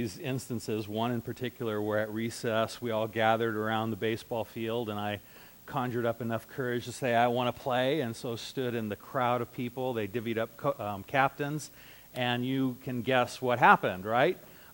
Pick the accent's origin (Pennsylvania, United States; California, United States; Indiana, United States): California, United States; Montebello; I grew up in Montebello.